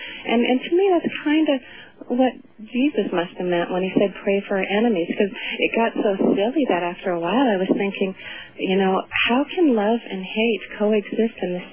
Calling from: Glenwood Springs, Colorado, United States; I'm calling from Glenwood Springs, Colorado.

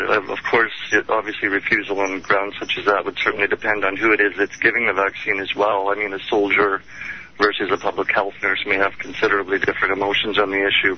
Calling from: Canada; I'm calling from Canada

